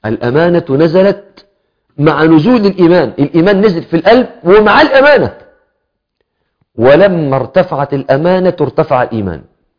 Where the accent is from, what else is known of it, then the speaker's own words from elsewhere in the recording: Egypt; مش زي كلام الناس عندنا في مصر يحصل قصة معينة